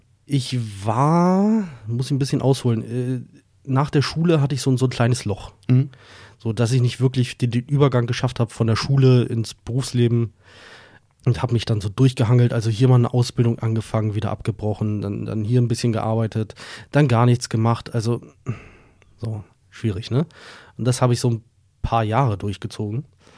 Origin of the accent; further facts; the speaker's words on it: Berlin, Germany; now in Lüneburg, Germany; Ich bin gebürtiger Berliner. Ich verrate jetzt mal, geboren in Wilmersdorf, ja. Aber auch nur geboren, danach aufgewachsen in Schöneberg. Und da auch 27 Jahre, 26 Jahre, irgendwie so, gelebt. Ja, also Wilmersdorf war nur so ein kurzer Ausrutscher.